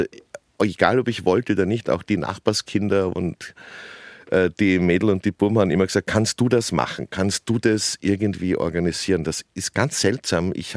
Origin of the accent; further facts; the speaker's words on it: Hainburg an der Donau, Lower Austria, Austria; born there; Ich wurde in Hamburg an der Donau geboren, aber dann sehr früh übersiedelt.